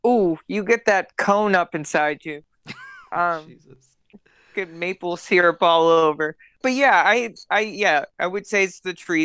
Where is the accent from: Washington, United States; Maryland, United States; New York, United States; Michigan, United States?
Maryland, United States; Baltimore; Oh, no, we're from Baltimore.